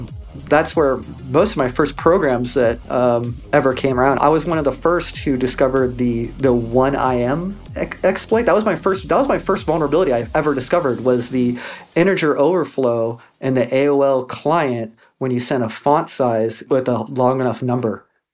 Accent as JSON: {"language": "English", "town": "Tucson", "region": "Arizona", "country": "United States", "tie": "born or raised there", "said": "So I grew up really, really poor. I grew up in Tucson."}